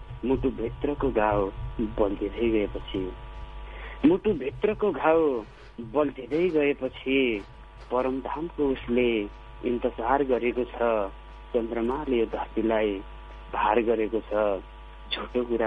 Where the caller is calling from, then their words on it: Banasthali, Bagmati, Nepal; हजुर, म वनस्थलीदेखि